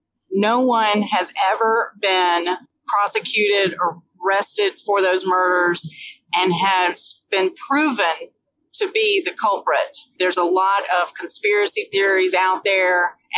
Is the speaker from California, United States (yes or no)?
no; Georgia, United States; I'm calling from Georgia, which is my home state.